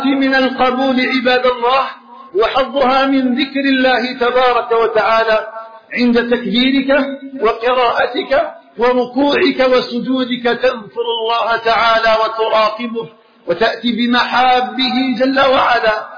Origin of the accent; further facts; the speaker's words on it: Algeria; بلدنا الجزائر